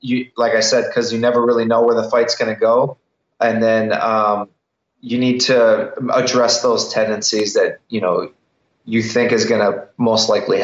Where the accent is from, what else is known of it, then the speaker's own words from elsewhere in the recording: Milwaukee, Wisconsin, United States; I'm a huge Wisconsin person. You know, born and raised in Milwaukee, and I really have a lot of pride about my city and my state.